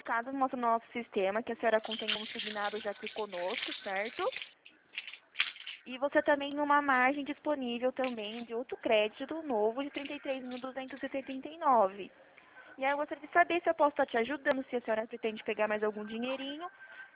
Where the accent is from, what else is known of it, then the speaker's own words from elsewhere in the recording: Americana, São Paulo, Brazil; eu sou do interior aqui de Americana